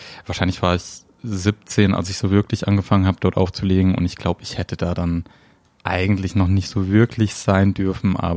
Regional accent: Fulda, Hesse, Germany; born there; now in Offenbach, Germany; Mittlerweile wohne ich jetzt seit 5, 6 Jahren hier in Offenbach. Das ist direkt neben Frankfurt. Also ich fühle mich dem Rhein-Main-Gebiet mittlerweile eher verbunden als Fulda.

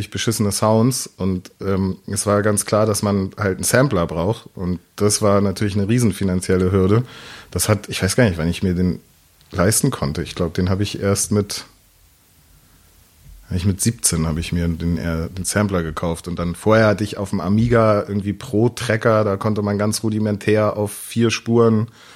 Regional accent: Hamburg, Germany; der Einzige, der wirklich in Eimsbüttel geboren ist. Oder in Eimsbüttel aufgewachsen ist, geboren bin ich in Altona. Der einzig Reale sozusagen. Aber Hamburger bin ich auf jeden Fall, ja.

